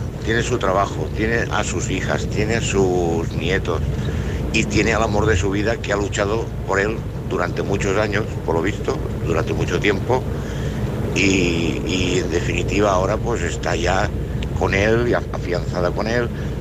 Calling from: Seville, Andalusia, Spain; de Sevilla.

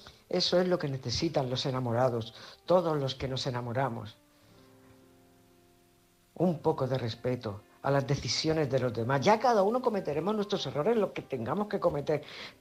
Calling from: San Pedro del Pinatar, Region of Murcia, Spain; corresponsal de San Pedro el Pinatar.

